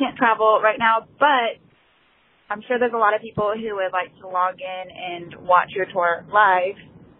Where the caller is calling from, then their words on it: South Carolina, United States; I am calling from South Carolina.